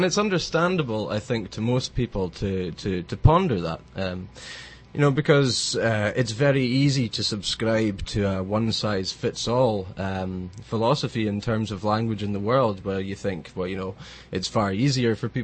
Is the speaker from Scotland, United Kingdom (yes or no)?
yes; Isle of Skye, Scotland, United Kingdom; first language Scottish Gaelic; English is a second language; I grew up in the Isle of Skye. My mother's a Gaelic singing teacher. I kind of had a mixture of Gaelic and English growing up, but I was certainly more proficient at Gaelic than I was at English